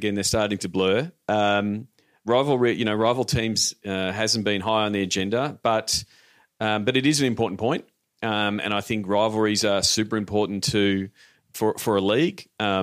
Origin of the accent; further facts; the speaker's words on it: Melbourne, Victoria, Australia; whether that is in Melbourne, which is my hometown and where I'm based